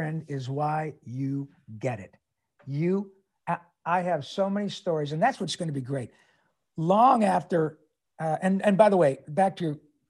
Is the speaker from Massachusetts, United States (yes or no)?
no; Detroit, Michigan, United States; as I grew up in Detroit